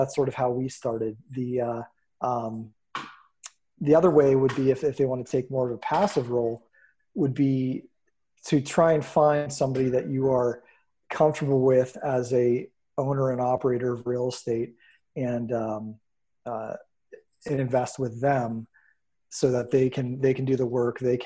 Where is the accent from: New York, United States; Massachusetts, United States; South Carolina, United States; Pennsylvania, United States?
Pennsylvania, United States; Erie; Born and raised in Erie, PA, started buying property in 2001.